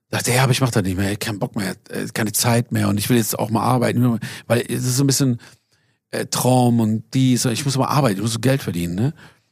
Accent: Iran; Ich finde jetzt nicht schlecht, mal auch coole Sachen aus meiner Vergangenheit oder aus dem Iran oder mein Dad oder was.

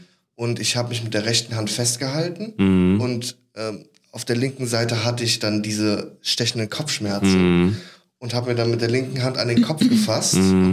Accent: Cologne, North Rhine-Westphalia, Germany; ich bin 28 Jahre alt und ich komme aus Köln

